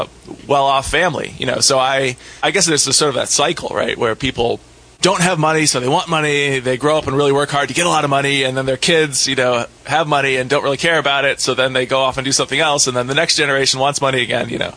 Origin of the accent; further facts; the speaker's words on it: Ohio, United States; I grew up in Ohio.